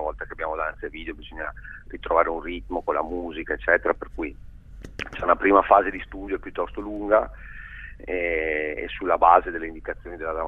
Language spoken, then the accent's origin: Italian; Venice, Veneto, Italy; also born or lived in Paris; now in Buenos Aires, Argentina; Io sono di Venezia, poi ho vissuto a Parigi, adesso sono arrivato a Buenos Aires e vivo qui.